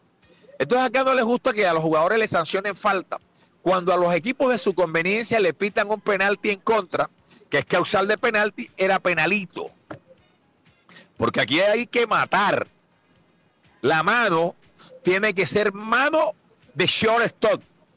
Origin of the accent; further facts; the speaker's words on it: Caribbean coast, Colombia; Lo último que le falta a uno como costeño es aceptar la changua por encima de la sopa de costilla.